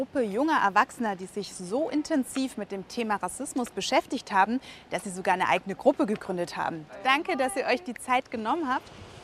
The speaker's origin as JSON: {"language": "German", "country": "Germany", "tie": "born or raised there", "said": "ich bin ja auch hier in Deutschland groß geworden, habe die gleichen Kinderbücher gelesen wie du."}